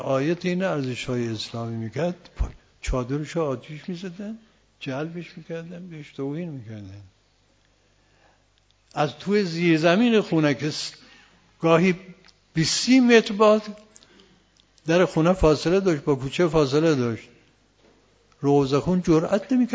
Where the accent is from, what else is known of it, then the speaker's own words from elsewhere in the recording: Yazd, Iran; ما یزدی هستیم، متولد یزد و بزرگ شده یزدی هستیم